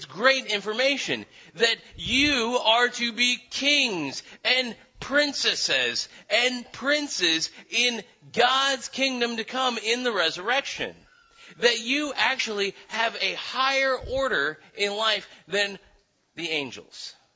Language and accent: English; St. Louis, Missouri, United States; That's why in my hometown of St. Louis, Missouri, that right around the corner from my parents' house, just a few blocks away, there is this store that is devoted entirely to guardian angels.